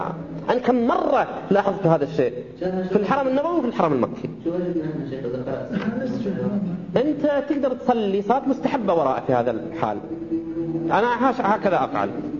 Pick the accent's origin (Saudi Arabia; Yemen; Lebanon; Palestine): Saudi Arabia; حتى عندنا في السعودية يجهرون بها